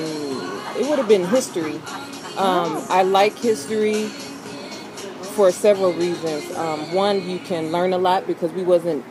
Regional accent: Peoria, Illinois, United States; also born or lived in Chicago; So I was born in Chicago. My family went to Peoria.

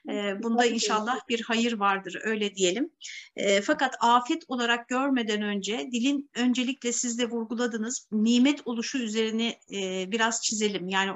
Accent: Üsküdar, Istanbul, Turkey; born there; 1963 Üsküdar doğumluyum.

